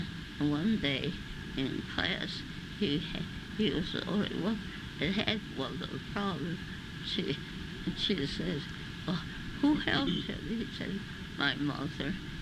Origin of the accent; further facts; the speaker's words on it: Carson City, Nevada, United States; Well, I was born there, went to school there.